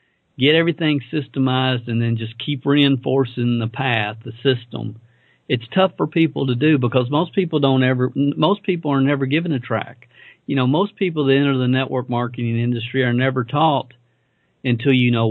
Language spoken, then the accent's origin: English; the South, United States; accent: Southern; I apologize that you made them listen to my Southern accent all the way down there and back.